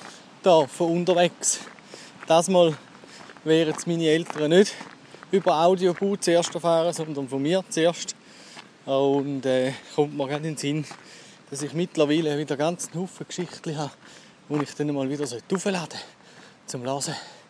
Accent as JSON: {"language": "German", "region": "Glarus", "country": "Switzerland", "said": "Fast eine Schande als Glarner."}